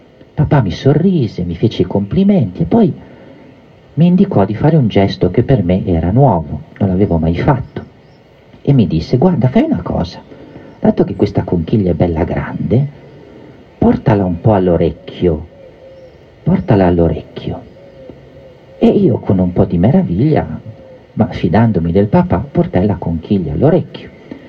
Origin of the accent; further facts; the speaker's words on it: Genoa, Liguria, Italy; Come sapete, le mie origini sono genovesi e Genova è una città di mare